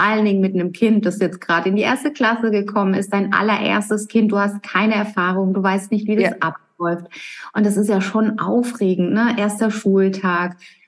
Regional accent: Italy; das Temperament hat er offensichtlich von mir als Italienerin.

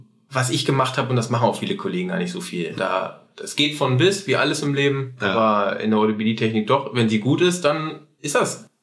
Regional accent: Celle, Lower Saxony, Germany; born there; Ich bin oft umgezogen in der Kindheit. Wo kommt der her? Schwierig. Celle wäre so die Geburtsstadt. Und da war ich auch eine Weile.

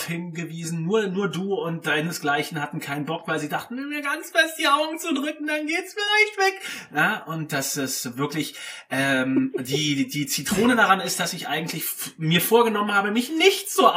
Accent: Berlin, Germany; moved away; Wir sind ursprünglich aus Berlin, meine Lebenskomplizin und ich.

